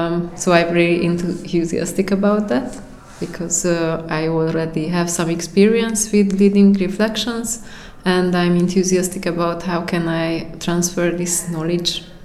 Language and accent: English; Hungary; I'm from Hungary, and I work for the Egyesek Youth Association.